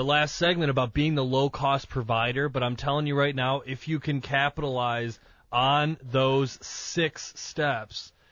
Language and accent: English; Toledo, Ohio, United States; I go, hey, I'm from Toledo, Ohio.